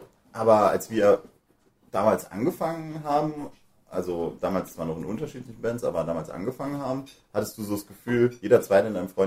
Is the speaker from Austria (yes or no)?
no; Saarland, Germany; Obwohl das bei uns im Saarland auch, also Fasching, ein Riesending ist.